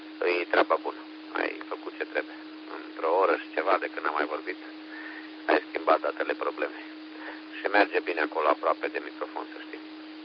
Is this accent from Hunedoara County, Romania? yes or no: yes; Deva, Hunedoara County, Romania; sunt de la Deva.